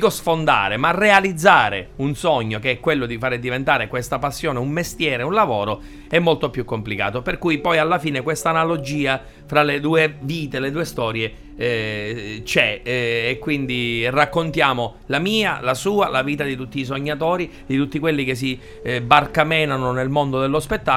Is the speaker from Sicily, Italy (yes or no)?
yes; Enna, Sicily, Italy; Io vengo da Enna, quindi al centro della Sicilia, già in montagna, già siamo isola nell'isola, cioè abbiamo già tantissime difficoltà.